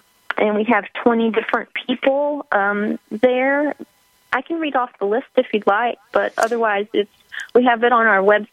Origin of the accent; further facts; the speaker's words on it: Texas, United States; I went vegetarian at 16 growing up in Texas, so it was really hard